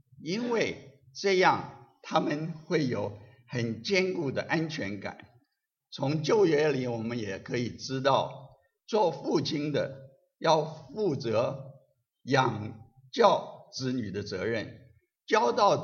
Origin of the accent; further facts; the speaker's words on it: China; 我们中国人没有这个习惯说我爱你，觉得这个很肉麻